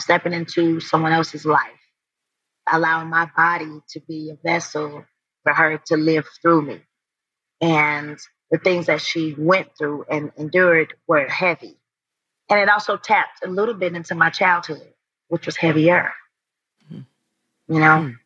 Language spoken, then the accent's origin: English; High Point, North Carolina, United States; I'm from High Point, North Carolina. This was my first time being in front of cameras.